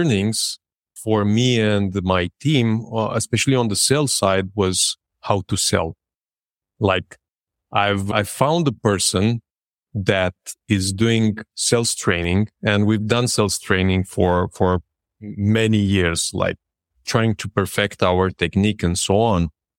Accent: Râmnicu Vâlcea, Vâlcea County, Romania; I grew up in Mnicu Vâlcea, which is a city near the mountainside.

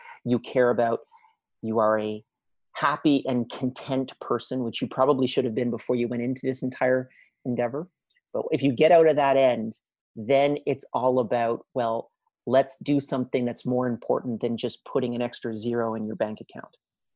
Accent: Canada; one of the best schools that I could afford as a Canadian.

